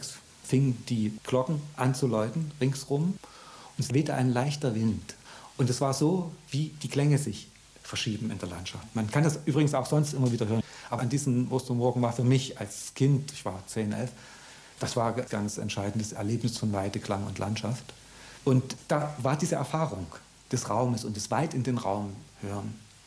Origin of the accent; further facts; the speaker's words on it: Dresden, Saxony, Germany; Ich bin in Dresden aufgewachsen, oben über der Autobahn auf dem Wilden Mann.